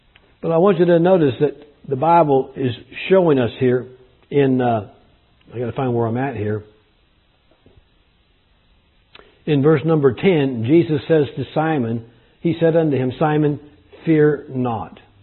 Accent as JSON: {"language": "English", "region": "California", "country": "United States", "tie": "born or raised there", "said": "Growing up in California, I lived out there for 19, 20 years."}